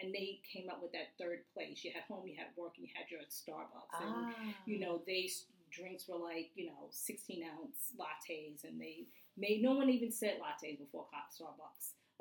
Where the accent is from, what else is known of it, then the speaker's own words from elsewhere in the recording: Long Island, New York, United States; now in Brooklyn, United States; We were living in Long Island at the time. I was raised in Long Island.